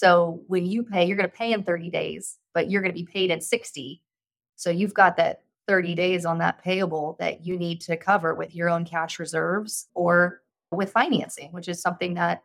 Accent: Kansas City, Missouri, United States; now in Dallas, United States; But yeah, so I grew up in Kansas City, big Chiefs fan. whole family is from Kansas, and I made my way to Dallas by way of the SMU rowing team.

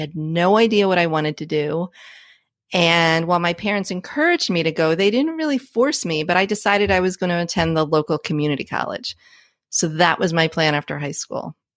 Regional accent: New Jersey, United States; So I grew up in New Jersey a gajillion years ago, public school kid.

